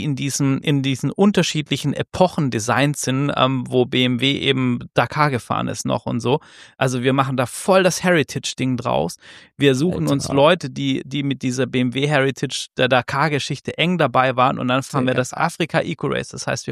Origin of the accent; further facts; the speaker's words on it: Baden-Württemberg, Germany; ich bin in der Nähe von Heilbronn aufgewachsen, im Schworbeländle.